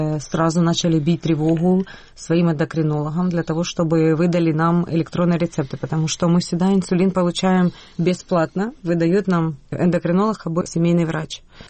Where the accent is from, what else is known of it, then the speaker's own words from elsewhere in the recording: Kryvyi Rih, Dnipropetrovsk Oblast, Ukraine; moved away as an adult; Я из Кривого Рога. Вынуждена была бежать с детьми после того, когда произошли взрывы у нас в городе.